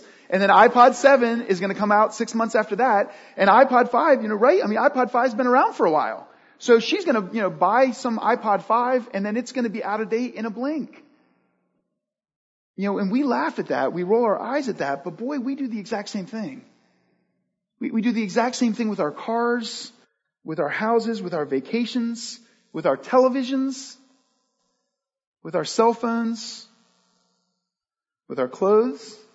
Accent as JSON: {"language": "English", "region": "Maryland", "country": "United States", "tie": "born or raised there", "said": "I grew up in Maryland, and the mall that was right by our house had a Kmart in it."}